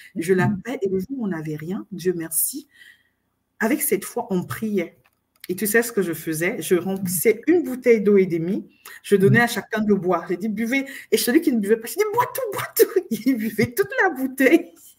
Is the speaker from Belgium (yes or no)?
no; Cameroon; C'est un peu ça mon enfance au Cameroun et j'ai commencé les petits commerces.